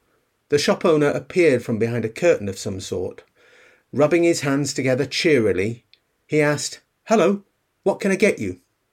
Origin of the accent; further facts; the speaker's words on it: Yorkshire and the Humber, United Kingdom; I'd just turned 20 years old. I'm from Yorkshire